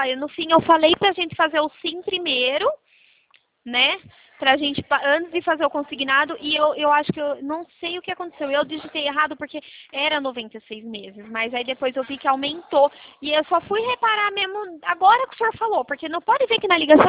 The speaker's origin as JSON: {"language": "Portuguese", "town": "Araras", "region": "São Paulo", "country": "Brazil", "said": "a gente é de Araras"}